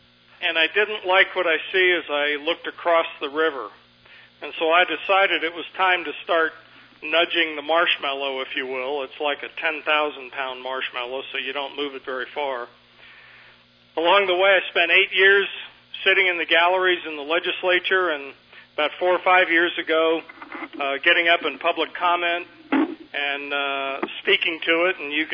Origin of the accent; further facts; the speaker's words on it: Bondurant, Iowa, United States; I'm from Bondurant.